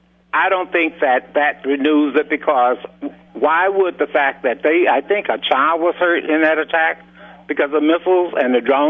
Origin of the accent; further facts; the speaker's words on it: United States; As an American, I have always thought that we should support Israel.